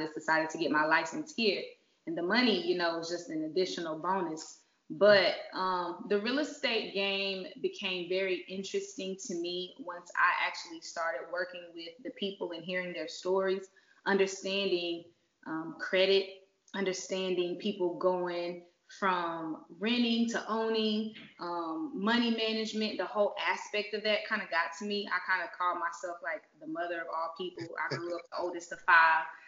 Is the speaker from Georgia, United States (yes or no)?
no; Arkansas, United States; I'm from Arkansas. So I originally got my real estate license in Arkansas